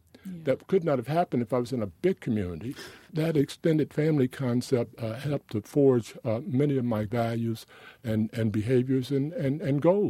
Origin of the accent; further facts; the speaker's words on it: Dayton, Ohio, United States; two of my blessings were being born black and growing up in East Dayton.